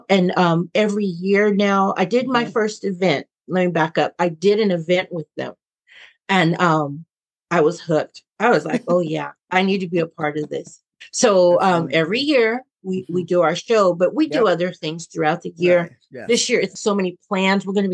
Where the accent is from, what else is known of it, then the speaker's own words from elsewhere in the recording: Oakland, California, United States; I'm originally from Oakland.